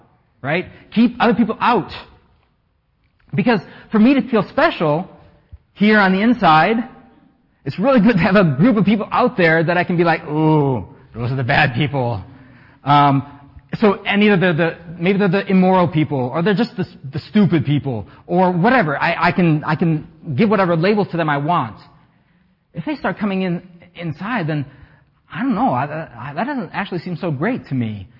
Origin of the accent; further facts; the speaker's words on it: France; also born or lived in United States; When I was growing up in France, people did.